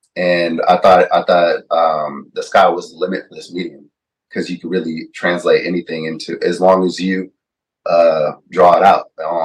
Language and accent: English; Santa Monica, California, United States; I grew up in Santa Monica, like West Side, towards the beach area.